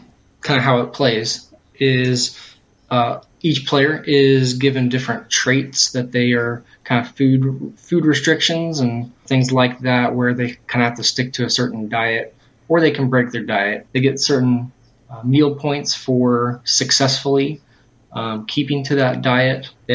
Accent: Dayton, Ohio, United States; We are from Dayton, Ohio, so just a micro publisher

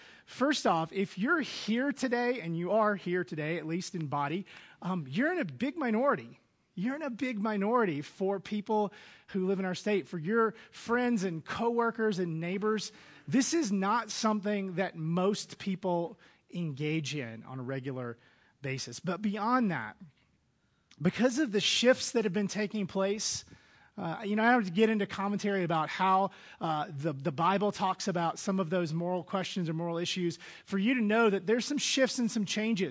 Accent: Mississippi, United States; I've been following Jesus most of my life, and I grew up in Mississippi, the most religiously active place.

